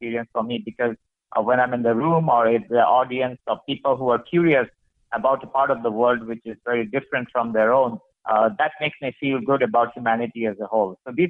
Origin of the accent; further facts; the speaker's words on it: India; they heard that I was from India.